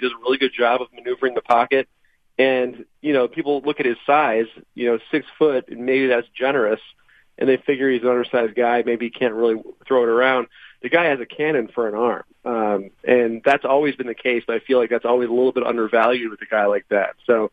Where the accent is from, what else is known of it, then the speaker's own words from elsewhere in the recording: Midwest, United States; I mean, obviously, I'm from the Midwest originally, so it's hard to really gauge.